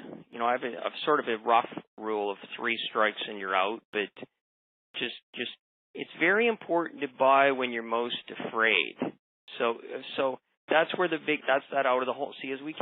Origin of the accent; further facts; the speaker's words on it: Canada; I'm a Canadian